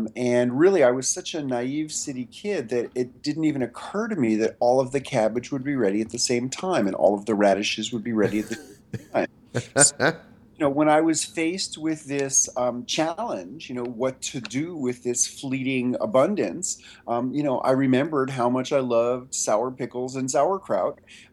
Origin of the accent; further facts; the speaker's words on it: New York City, New York, United States; during my childhood in New York City. I grew up on the Upper West Side.